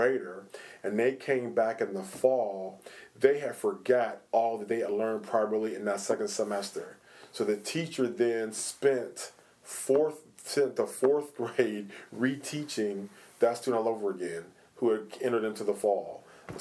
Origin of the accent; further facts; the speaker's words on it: Pittsburgh, Pennsylvania, United States; also born or lived in Phoenix; I'm originally from Pittsburgh, where I was taught at the Pittsburgh Public Schools, and then moved to Phoenix